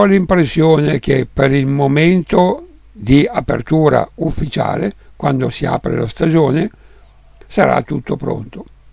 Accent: Milan, Lombardy, Italy; Siamo milanesi e una di queste parolacce è trameggia

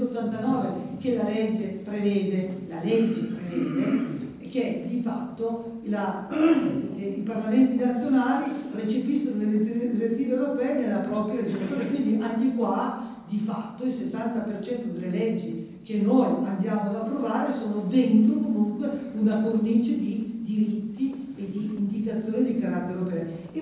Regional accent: Lombardy, Italy; also born or lived in Reggio Emilia; io sono nata a Scala, sono nata a Reggio Emilia, ma sono cresciuta in Lombardia

